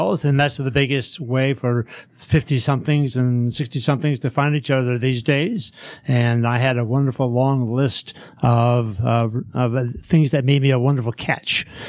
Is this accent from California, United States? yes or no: yes; Los Angeles, California, United States; moved away as an adult; now in Atlanta, United States; I grew up in Los Angeles. I went to Long Beach State and Sacramento State College and moved out to Atlanta with my first wife in about 1979 or so.